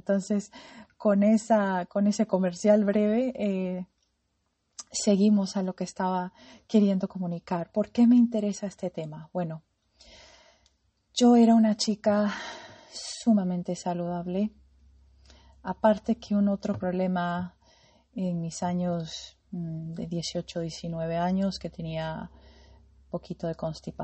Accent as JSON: {"language": "Spanish", "country": "United States", "tie": "born there", "first_language": "en", "second_language": "Spanish", "said": "Yo soy de los Estados Unidos, nací en los Estados Unidos, y el inglés es mi primer idioma."}